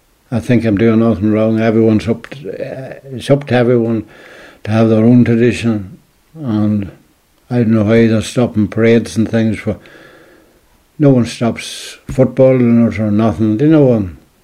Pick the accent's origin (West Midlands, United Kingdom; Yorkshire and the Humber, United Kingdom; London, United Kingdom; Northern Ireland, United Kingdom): Northern Ireland, United Kingdom; I'd class myself as British, just that's all.